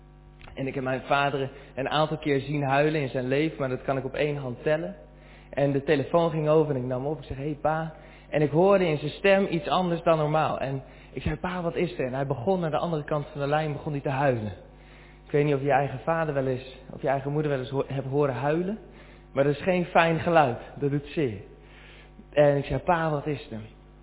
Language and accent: Dutch; Soest, Utrecht, Netherlands; Ik kom uit Soest. Dus dat was voor mij 40 minuutjes rijden.